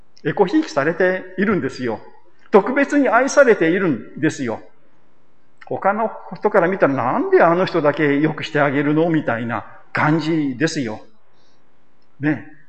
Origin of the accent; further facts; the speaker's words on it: Izumo, Shimane, Japan; 私は、まあ、島根県の出身で、出雲の出雲教会出身なんですね。